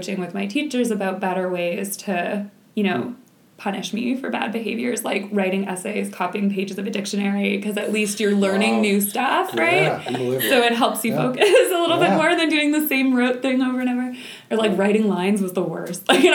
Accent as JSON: {"language": "English", "town": "Toronto", "region": "Ontario", "country": "Canada", "tie": "born or raised there", "said": "And so I was lucky that I grew up in Toronto, which is a big city"}